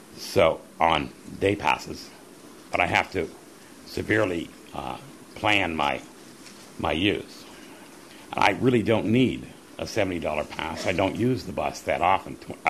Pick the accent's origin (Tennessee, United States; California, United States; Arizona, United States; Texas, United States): California, United States; San Jose; I'm from San Jose, and I'm here to speak in support of option two